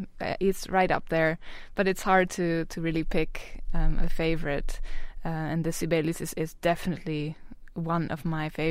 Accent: Friesland, Netherlands; So I'm from Friesland in the north of Holland, which is quite near to Scandinavia

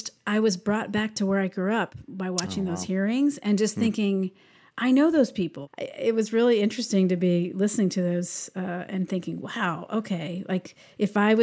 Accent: Maryland, United States; also born or lived in Texas; I am of Southern roots. I was born in Texas, but I left Texas when I was six, and we eventually landed in Maryland, just outside of D.C.

